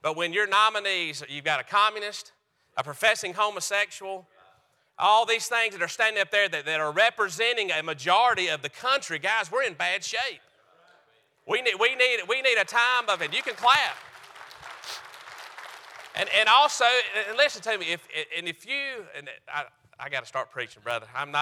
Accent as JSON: {"language": "English", "region": "North Carolina", "country": "United States", "said": "I've been here in Georgia. I'm from North Carolina."}